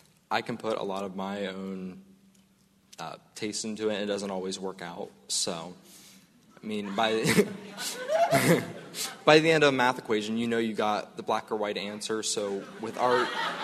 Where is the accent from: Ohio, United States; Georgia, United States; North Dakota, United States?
Ohio, United States; Just south of Columbus.